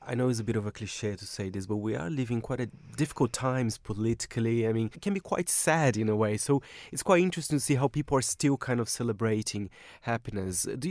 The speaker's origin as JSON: {"language": "English", "country": "Brazil", "said": "Oh, let's be honest, I'm from Brazil."}